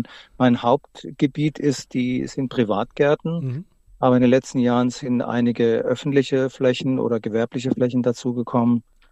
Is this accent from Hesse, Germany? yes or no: no; Rhineland-Palatinate, Germany; wie es bei uns in der Pfalz, gerade in der Pfalz, immer heißer und trockener wird.